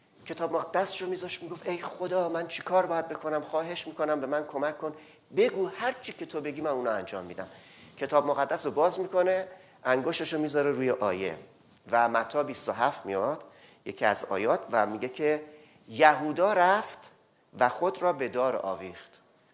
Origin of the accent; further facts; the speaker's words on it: Iran; moved away; از ایران با همدیگه اومدیم اینجا و مدت ها هم هماتاق بودیم